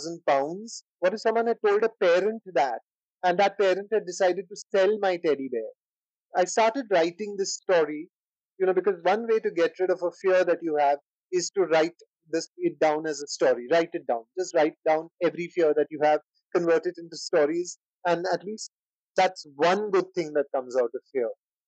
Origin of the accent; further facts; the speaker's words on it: India; I, being Indian, I could ask this question.